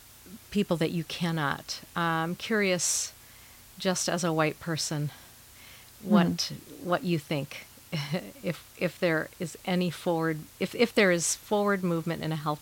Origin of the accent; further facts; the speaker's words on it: Chicago, Illinois, United States; And then talking with people and saying, oh, we're from Chicago, and having them like have this look of horror because all they're hearing in the news is the violence.